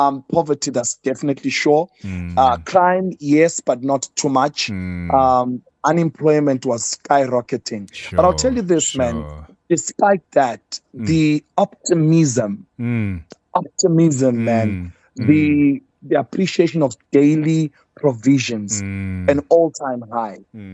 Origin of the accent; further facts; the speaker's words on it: Bulawayo, Zimbabwe; I was born in Bulawayo, Zimbabwe.